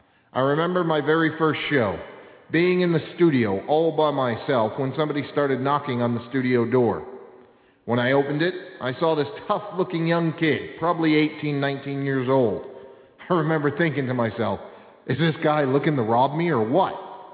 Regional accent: United States; As an American and as a father, it is my duty to help Chile become a more competitive country.

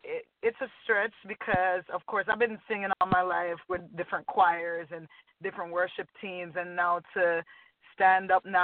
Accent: Jamaica; I'm, number one, I'm Jamaican.

